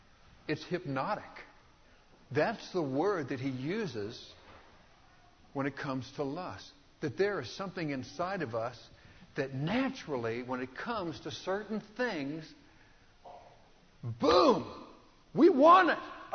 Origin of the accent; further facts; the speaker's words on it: Texas, United States; Well, I grew up in Texas. We did bass fishing.